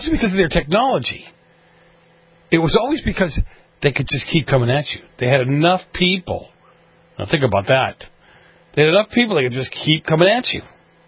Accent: Boston, Massachusetts, United States; I grew up in Boston. Reminded him of Boston.

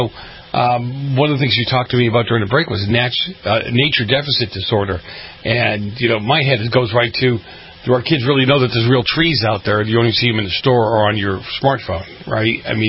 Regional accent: Boston, Massachusetts, United States; I'm an Italian from Boston. I very rarely am lost for words, you know.

